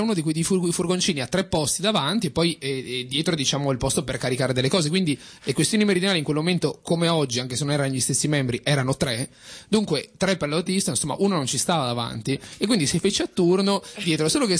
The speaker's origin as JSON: {"language": "Italian", "region": "Asturias", "country": "Spain", "said": "Bene, io vengo dalle Asturias, dove invece la temperatura era bassissima"}